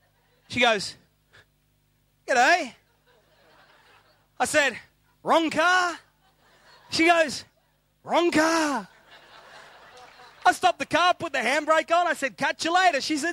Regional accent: Australia; My children automatically did what I did when I was a child growing up in Australia.

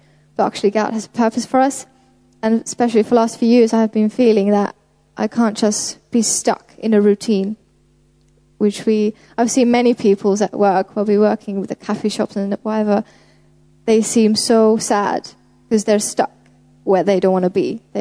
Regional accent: Finland; from Finland.

